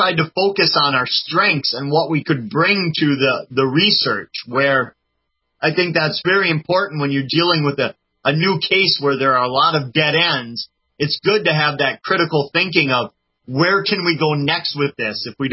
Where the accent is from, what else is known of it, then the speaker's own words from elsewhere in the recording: Wisconsin, United States; I'm from Wisconsin, and I'm used to cold water